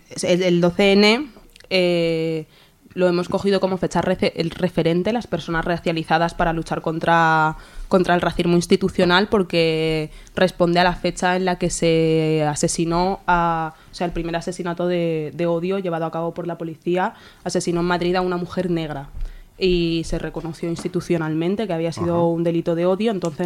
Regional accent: Western Sahara; Yo soy una refugiada saharaui

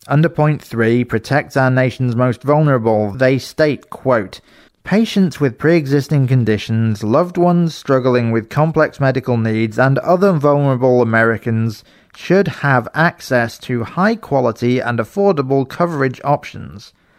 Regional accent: Manchester, North West England, United Kingdom; a friend from the London era of … from my hometown of Manchester.

